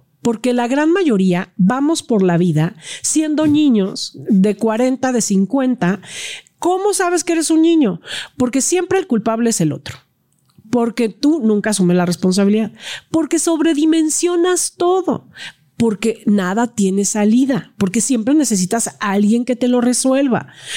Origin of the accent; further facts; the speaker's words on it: Cuautitlán Izcalli, State of Mexico, Mexico; Yo crecí en Cuautitlán Izcalli